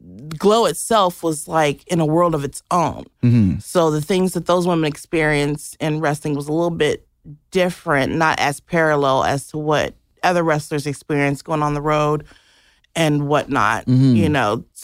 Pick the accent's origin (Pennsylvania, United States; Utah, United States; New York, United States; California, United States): California, United States; Los Angeles; I'm from Los Angeles.